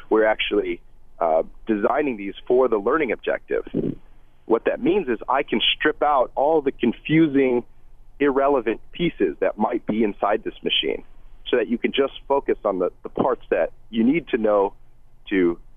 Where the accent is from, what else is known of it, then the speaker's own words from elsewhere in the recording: United States; born there; being born as an American, my father's an immigrant